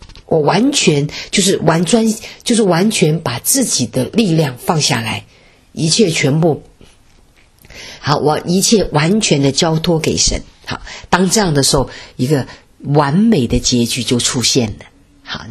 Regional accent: Wuhan, Hubei, China; 所以我们武汉人也不容易哈

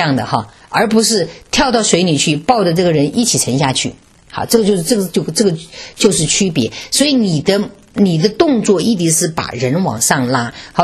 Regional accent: China; 所以我们中国人

